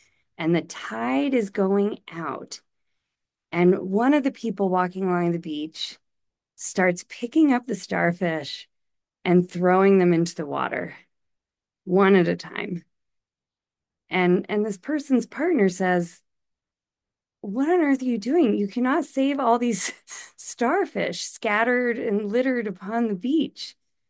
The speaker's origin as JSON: {"language": "English", "town": "Boston", "region": "Massachusetts", "country": "United States", "tie": "born or raised there", "said": "Boston! I grew up in the Boston area."}